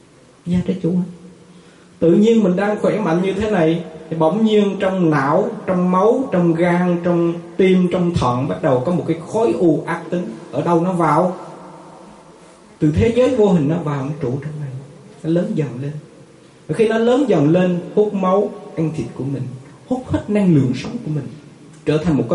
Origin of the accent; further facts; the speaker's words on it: Binh Dinh, Vietnam; Cách đây vài tháng ở tại Bình Định, quê hương chúng tôi đó, ở tại thành phố Quy Nhơn đó